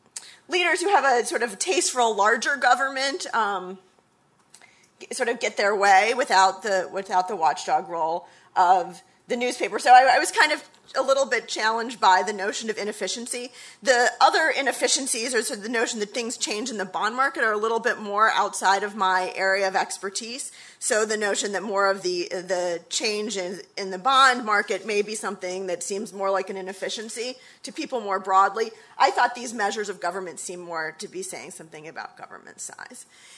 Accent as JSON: {"language": "English", "town": "Chicago", "region": "Illinois", "country": "United States", "said": "because we're both from Chicago"}